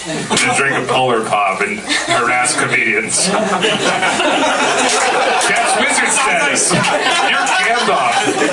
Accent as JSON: {"language": "English", "town": "Randolph", "region": "Ohio", "country": "United States", "tie": "born or raised there", "said": "I grew up in Randolph, Ohio, where Bob's Pizza is owned by Brad."}